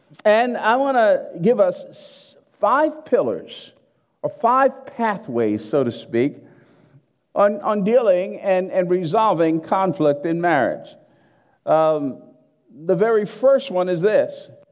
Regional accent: Newark, New Jersey, United States; Now, I was born in Newark, New Jersey. Spent the first 12 years of my life there, and I planned to move to Plainfield.

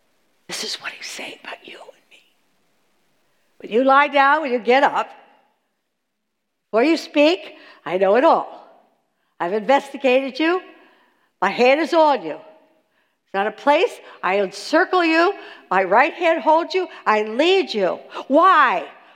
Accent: Ocean City, New Jersey, United States; I'm from Ocean City, New Jersey. Has anybody been to Ocean City, New Jersey?

